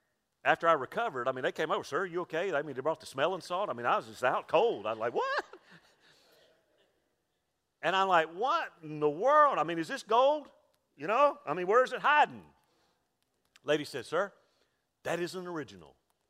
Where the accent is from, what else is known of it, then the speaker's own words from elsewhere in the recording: Mobile, Alabama, United States; born there; There was a reason I was born in Mobile, Alabama, Roll Tide.